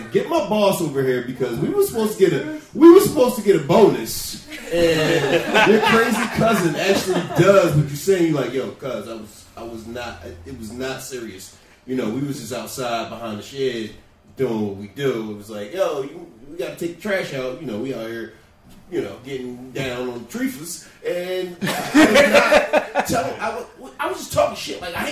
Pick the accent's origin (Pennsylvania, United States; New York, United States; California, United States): Pennsylvania, United States; Philadelphia; I would never say, I would say use people, because I'm from Philly.